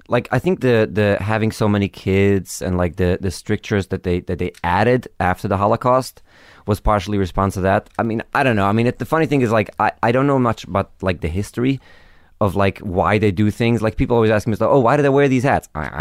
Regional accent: Borough Park, New York, United States; So I grew up in Borough Park. My dad is a Rebbe, a Hasidic leader.

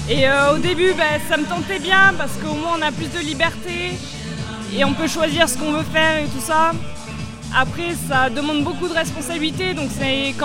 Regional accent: Occitanie, France; je viens du Nord Aveyron

